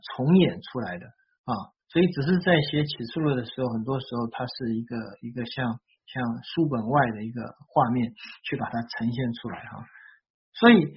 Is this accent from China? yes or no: yes; Shanghai, China; 或者是说我们上海人还记得那个时候那个肝炎也其实过去也没有多久